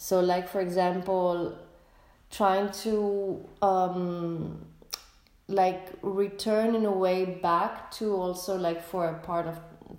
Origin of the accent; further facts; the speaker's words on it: Greece; English is a second language; Like, okay, I'm coming from Greece, I was always like trying to find, or I always had questions regarding like, what does it mean to be Greek?